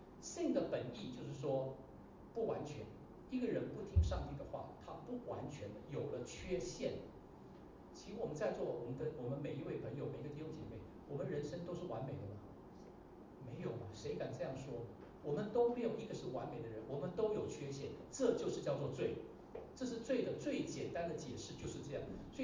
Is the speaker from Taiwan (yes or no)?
yes; Taiwan; 我从台湾来，我就告诉你台湾有这十样东西